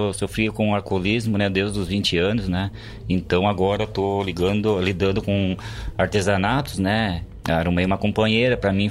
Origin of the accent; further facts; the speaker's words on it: Santa Catarina, Brazil; Contestado.